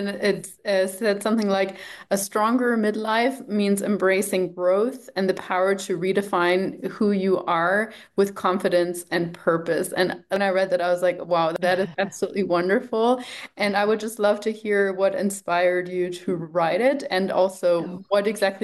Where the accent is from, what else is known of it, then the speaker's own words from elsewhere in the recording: Germany; I grew up in Germany, and there, at least when I grew up there